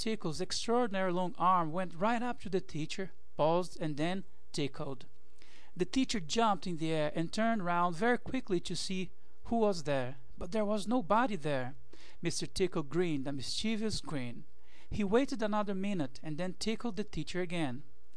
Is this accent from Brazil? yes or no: yes; Brazil; from Brazil